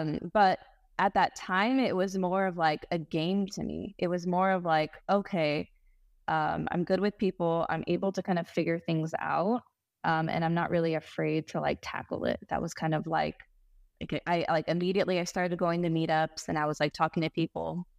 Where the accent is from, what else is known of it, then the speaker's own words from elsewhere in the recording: Temecula, California, United States; Born and raised in California. I actually grew up in Temecula, wine country.